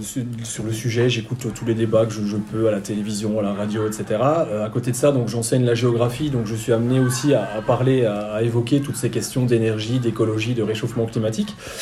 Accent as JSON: {"language": "French", "country": "Belgium", "said": "j'enseigne la géographie dans l'équivalent d'un lycée, comme ça a été dit tout à l'heure, donc je suis belge"}